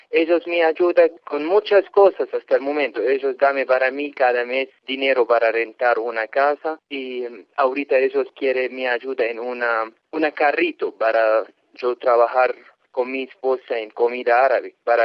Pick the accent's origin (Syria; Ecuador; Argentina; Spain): Syria; Spanish is a second language; moved away as an adult; now in Colombia; mi país es Siria. Mi país tiene una guerra muy, muy grande.